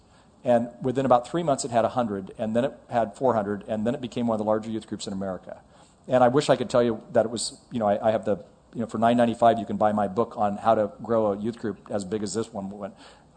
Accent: California, United States; And I know I'm from California

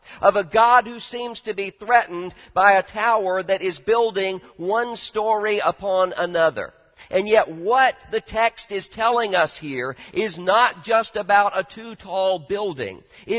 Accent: Mississippi, United States; I took a couple of my interns down to my home state of Mississippi.

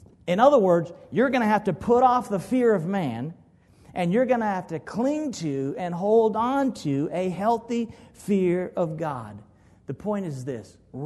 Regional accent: Los Angeles, California, United States; I'm from California and Los Angeles in the basin area

